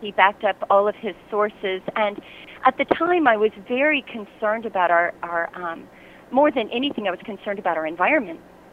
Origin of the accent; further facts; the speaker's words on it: Ohio, United States; Well, why am I an Ohio State Buckeye fan? Well, because I'm from Central Ohio. That's why.